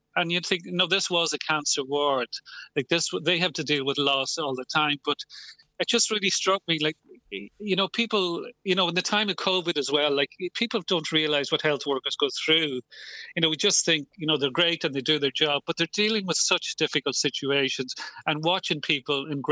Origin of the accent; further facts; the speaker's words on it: Glencolumbkille, Ulster, Ireland; we're from Glencullum Kill, southwest Donegal.